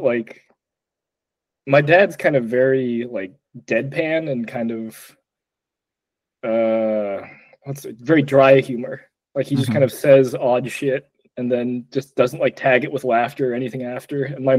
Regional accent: United States; I'm an American, sir.

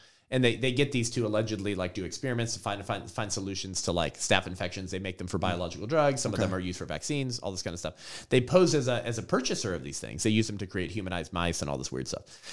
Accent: California, United States; She was the attorney general in California, in my home state at the time.

